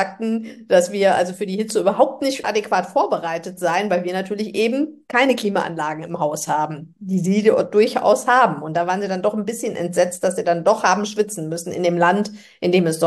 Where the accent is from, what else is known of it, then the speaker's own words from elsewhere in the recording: Germany; Und wir als Deutsche.